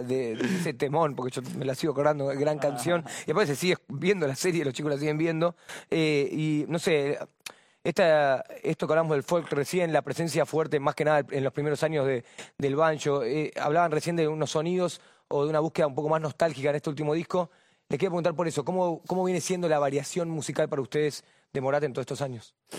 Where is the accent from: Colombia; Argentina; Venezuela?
Argentina; porque yo voy también de argentino, como sea, no soy el argentino pesado que le gusta hablar de argentinos